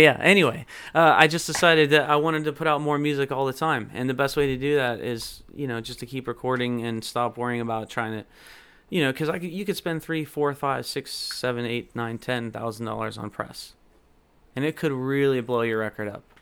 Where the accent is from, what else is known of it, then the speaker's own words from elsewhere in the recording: Athens, Georgia, United States; It's this guy named Shil Patel out of Athens, Georgia, my hometown, actually, which is so awesome.